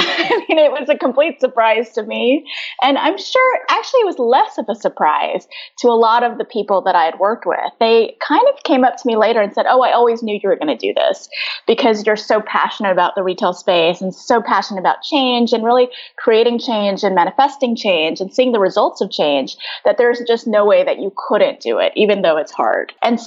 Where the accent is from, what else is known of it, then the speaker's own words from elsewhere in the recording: Texas, United States; I'm from Texas.